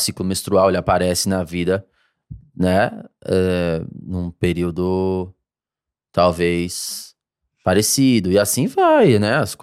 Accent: Rio Grande do Sul, Brazil; eu sou do Intercap. Abri minha portinha lá no meu bairro e comecei a trabalhar.

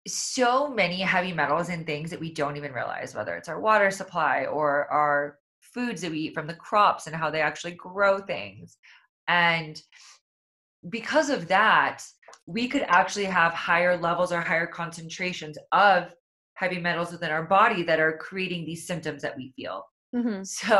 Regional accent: Kansas, United States; I'm also from Kansas, so I've seen these slaughter yards and I've driven by them

